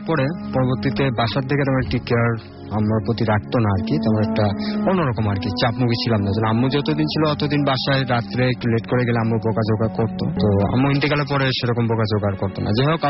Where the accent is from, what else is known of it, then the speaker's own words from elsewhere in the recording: Dhaka, Dhaka Division, Bangladesh; born there; আমার অরিজিনাল বাড়ি আছে পুরান ঢাকা বেগম বাজার। পুরান ঢাকা বেগম বাজার